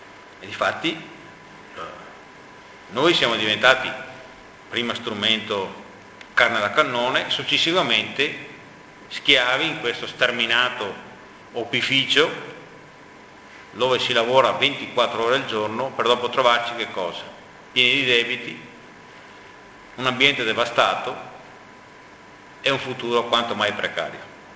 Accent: Veneto, Italy; I veneti sono diventati orfani completi. Cioè noi, come veneti, salvo casi molto rari, ma dopo affronteremo anche questo aspetto qua, la nostra storia ci è stata completamente cancellata.

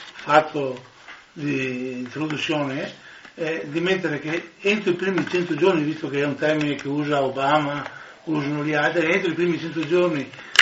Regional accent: Veneto, Italy; si prendono le decisioni conseguenti e si decide di farlo noi come veneti e prenderne i risultati e fare diventare i nostri risultati.

